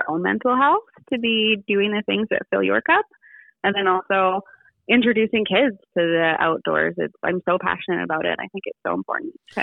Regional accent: British Columbia, Canada; so I'm not from a hunting family. I'm kind of hunting adjacent. I grew up in the Okanagan.

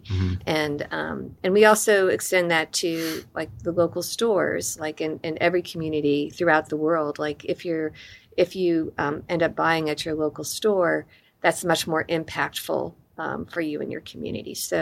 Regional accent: New Jersey, United States; born there; also born or lived in Utah / Arizona / Michigan / Missouri; So I was born in New Jersey, then lived in Utah, Arizona, went to college in Michigan, and then Missouri, and then met Jeff in Washington State.

